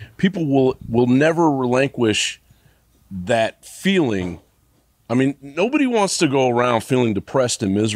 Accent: Kentucky, United States; I was raised in Kentucky, so, like, everybody believes in God.

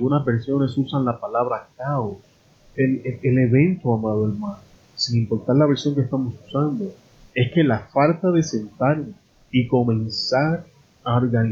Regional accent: Puerto Rico; Yo soy puertorriqueño, en el caso de nosotros sería el pernil

